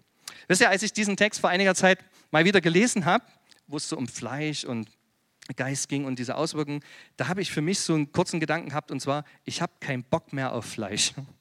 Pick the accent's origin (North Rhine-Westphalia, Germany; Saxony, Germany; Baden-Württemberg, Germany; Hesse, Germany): Saxony, Germany; Chemnitz; Ich komme aus Chemnitz-Rabenstein ursprünglich.